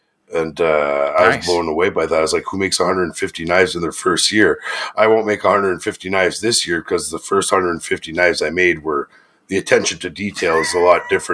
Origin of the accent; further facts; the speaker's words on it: Clare, New Brunswick, Canada; I'm from Clare, New Brunswick. It's a little parish that's lost in the middle of nowhere, up on the northern Maine border, right across from Fort Kent, Maine.